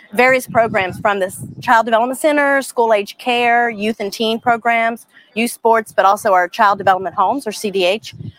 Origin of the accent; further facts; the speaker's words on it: San Diego, California, United States; I joined the Navy team in 2014, and I've been here ever since, and back in my hometown of San Diego.